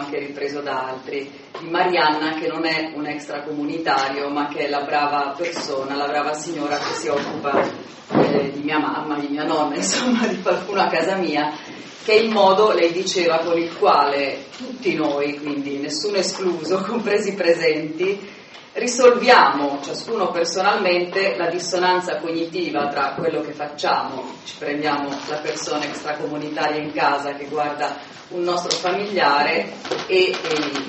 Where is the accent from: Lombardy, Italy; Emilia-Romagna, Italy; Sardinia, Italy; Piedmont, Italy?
Lombardy, Italy; Milan; sono di Milano